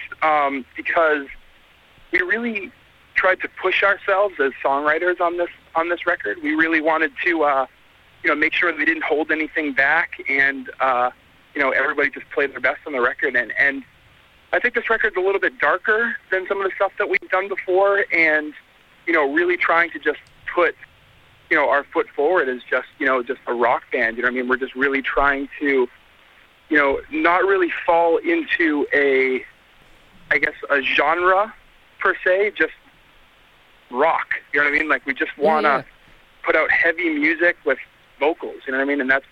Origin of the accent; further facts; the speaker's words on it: Worcester, Massachusetts, United States; We're a band from Massachusetts, Worcester, Massachusetts to be exact. And, you know, we all grew up listening to hardcore music out of Boston